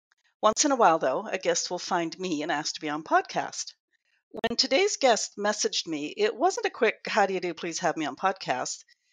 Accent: Pacific Northwest, United States; Growing up in the Pacific Northwest, logging camps, Air Force stations, stalwart mothers whose spirits seemed indomitable.

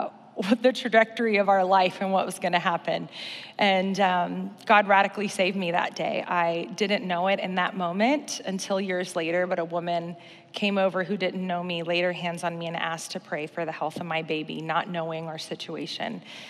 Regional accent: Kentucky, United States; Like my bio said, I grew up in Kentucky, grew up Catholic.

